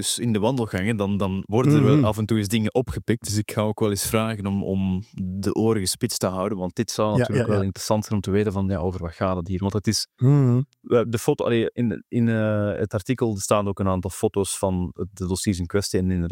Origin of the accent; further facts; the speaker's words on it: Brussels, Belgium; als halve Brusselaar mag ik dat wel zeggen